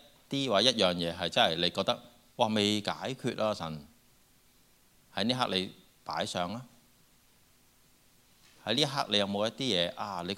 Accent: China; 我们中国人仍然是看小自己

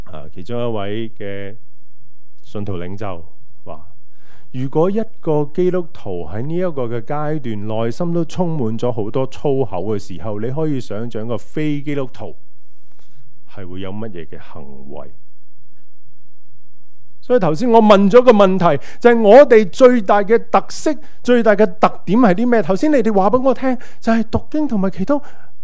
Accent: Hong Kong; 我是一个香港人，我是一个中国人，

